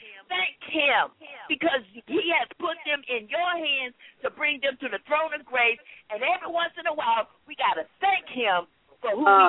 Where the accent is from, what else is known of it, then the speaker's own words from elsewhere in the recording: California, United States; now in Bridgeport, United States; I mean, I am really from California, but he brought me here to Bridgeport.